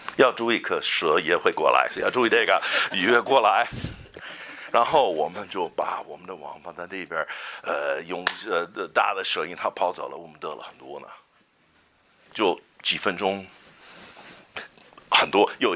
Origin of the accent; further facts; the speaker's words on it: United States; Chinese is a second language; 我是美国的农民，所以从小我经常打猎